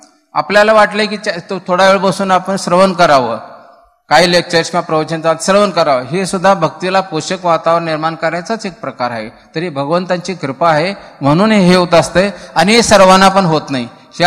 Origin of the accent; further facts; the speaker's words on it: Kolhapur, Maharashtra, India; proper आमचं गाव कोल्हापूर, आणि कोल्हापूरचे लोक आहेत ते थोडीशी तिखट जास्त खाणारे लोक